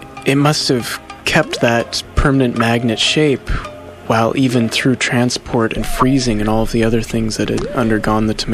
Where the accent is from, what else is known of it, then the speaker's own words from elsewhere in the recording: Midwest, United States; but I grew up in the Midwest, and at least there, the tomato definitely was a fruit.